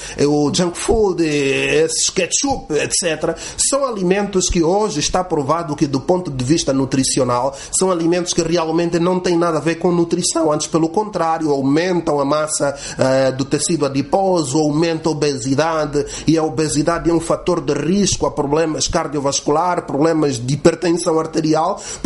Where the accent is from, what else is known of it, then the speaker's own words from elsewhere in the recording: Angola; nascemos em Angola